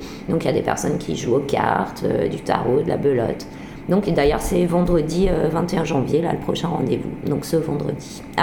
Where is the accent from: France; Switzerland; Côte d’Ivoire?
France; Nouvelle-Aquitaine; born there; Alors je suis née en Creuse, donc voilà